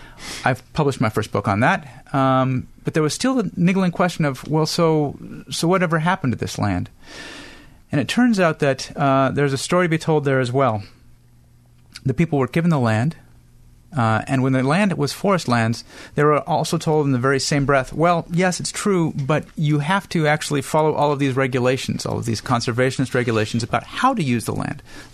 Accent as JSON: {"language": "English", "region": "Colorado", "country": "United States", "tie": "born or raised there", "said": "I grew up in Colorado, where we had a lot of my friends actually were"}